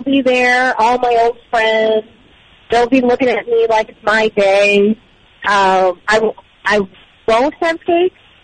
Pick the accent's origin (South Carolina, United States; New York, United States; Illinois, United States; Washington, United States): Illinois, United States; Chicago; Yes, and it's in my hometown because I'm from Chicago, so I'll be returning home.